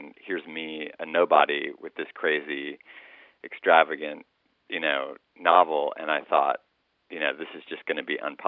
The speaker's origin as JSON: {"language": "English", "town": "New York City", "region": "New York", "country": "United States", "said": "And I guess my apprehension as a New Yorker is that somehow, you know, we are all connected."}